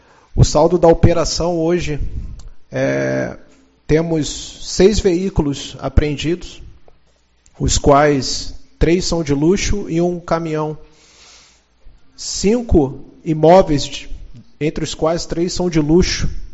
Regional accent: Rio de Janeiro, Brazil; sou carioca

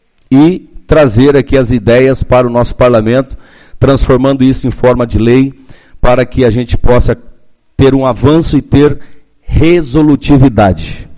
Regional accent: Curitiba, Paraná, Brazil; now in Uruguaiana, Brazil; Faz 22 anos que estou em Uruguaiana, eu vim de Curitiba.

